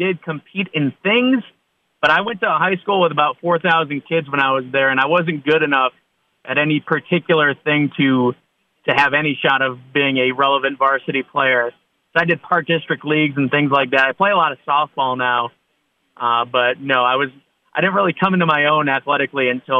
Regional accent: Mokena, Illinois, United States; So my hometown would probably be Mokena, Illinois. I lived there from fifth grade through post-college. So south suburb of Chicago, lived around the Chicago area most of my life before college.

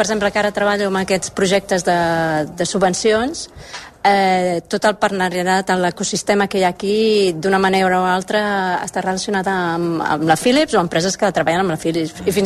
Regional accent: Barcelona, Catalonia, Spain; moved away; Jo sóc de Barcelona, de fet, nascuda molt a prop de la Sagrada Família.

